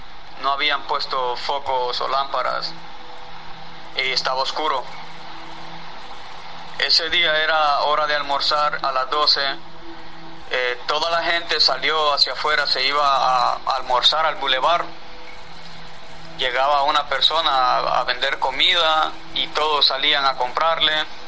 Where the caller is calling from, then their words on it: Honduras; moved away; Pero originalmente soy de Honduras.